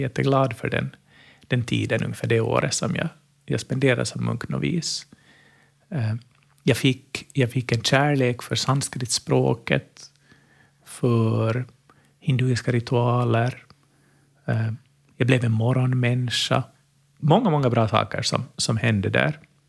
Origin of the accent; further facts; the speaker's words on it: Finland; Jag var dålig på finska när jag var barn, som en äkta finlandssvensk.